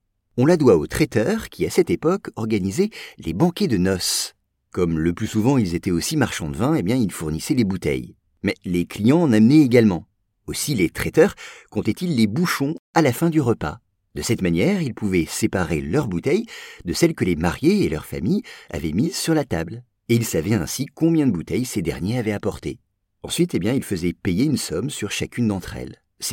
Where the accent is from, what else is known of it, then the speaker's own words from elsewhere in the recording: France; Chez nous en France, vous le savez